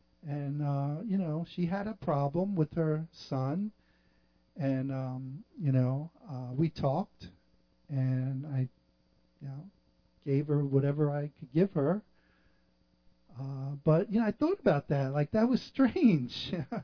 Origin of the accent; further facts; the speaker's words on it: Brooklyn, New York, United States; We come from Brooklyn, New York. I said, oh, that's where I'm from.